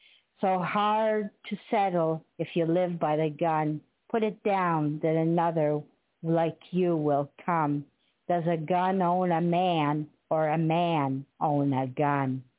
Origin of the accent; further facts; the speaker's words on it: Canada; Oh, I'm from Canada. Eh? We don't believe in guns here.